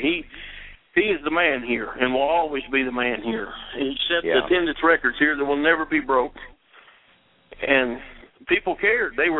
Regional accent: Fall Branch, Tennessee, United States; Frank grew up in Blountville, I grew up in Fall Branch, two exits apart.

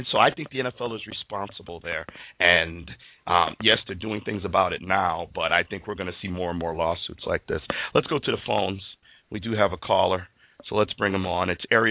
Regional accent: Connecticut, United States; we talk about mental illness in wake of the Sandy Hook tragedy in my home state of Connecticut.

